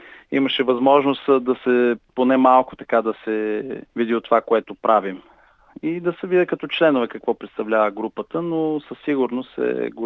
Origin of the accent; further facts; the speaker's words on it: Pleven, Pleven Province, Bulgaria; понеже аз съм си от Плевен